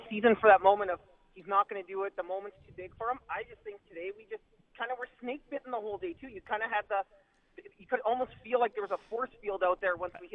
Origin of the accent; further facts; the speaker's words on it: Regina, Saskatchewan, Canada; I went with my brother. We're from Regina.